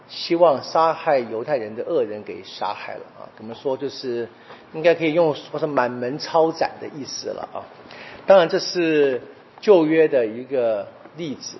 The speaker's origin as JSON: {"language": "Chinese", "country": "China", "said": "我们中国人说己所不欲勿施于人嘛"}